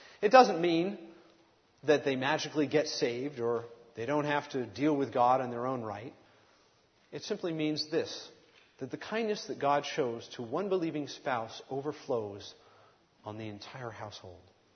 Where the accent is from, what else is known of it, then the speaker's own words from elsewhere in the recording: New England, United States; I'm from New England. We have statues all over the place, no problem.